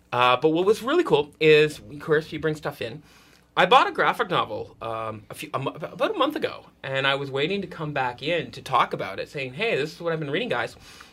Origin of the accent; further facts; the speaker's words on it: Peterborough, Ontario, Canada; he knew I was from Peterborough, which was great